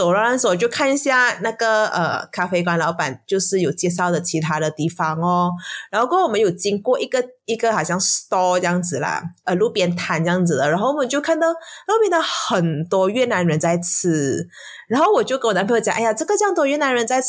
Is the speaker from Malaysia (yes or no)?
yes; Malaysia; 他就听到我们的口音，他就认得我们是马来西亚人嘛